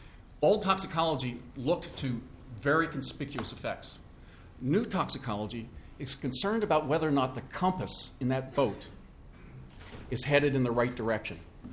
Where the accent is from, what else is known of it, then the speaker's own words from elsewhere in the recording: Virginia, United States; I come from Virginia, where it was 57 yesterday.